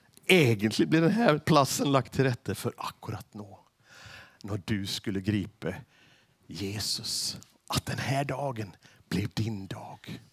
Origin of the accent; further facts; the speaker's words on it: Sweden; Och jag är så sprö, för jag är ju från Sverige.